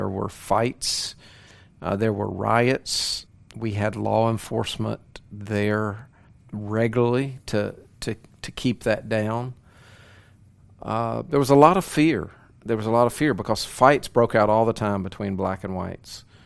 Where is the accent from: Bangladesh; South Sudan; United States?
United States; the South; I grew up in the South.